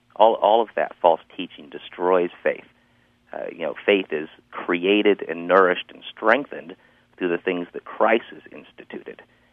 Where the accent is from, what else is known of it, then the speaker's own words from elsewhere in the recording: United States; We're American pragmatists.